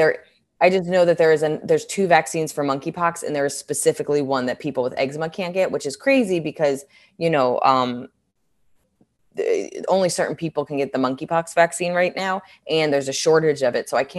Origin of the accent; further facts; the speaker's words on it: New York, United States; Like, as I've learned more information as a New Yorker, I am not worried